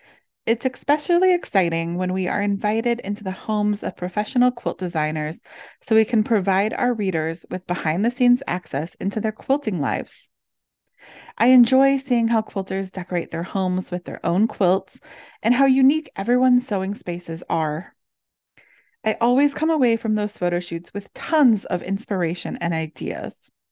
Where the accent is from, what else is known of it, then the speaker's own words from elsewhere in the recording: Midwest, United States; Growing up in the Midwest, where we don't have scorpions, I had no idea that they actually glow blue-green